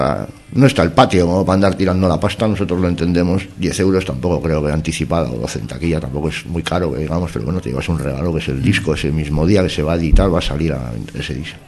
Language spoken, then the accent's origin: Spanish; Bilbao, Basque Country, Spain; Paseamos la bandera por todo el Estado, por Europa, por Sudamérica. Somos de Bilbao, eso es.